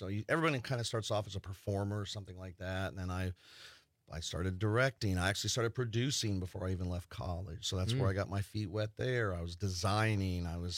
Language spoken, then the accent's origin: English; Las Vegas, Nevada, United States; born or raised there; now in Wisconsin, United States